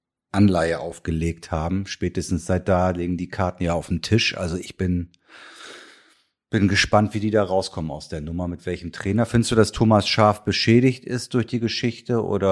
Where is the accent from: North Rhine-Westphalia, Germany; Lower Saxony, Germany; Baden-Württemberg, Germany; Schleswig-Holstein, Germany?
Schleswig-Holstein, Germany; Kiel; Für mich war es als gebürtiger Kieler